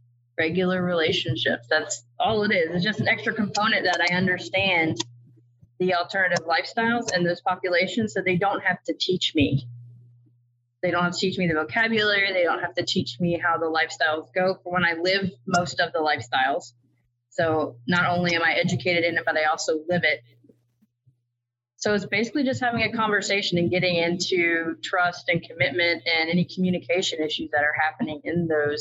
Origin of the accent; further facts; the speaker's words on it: Tampa, Florida, United States; I hail from Tampa, Florida.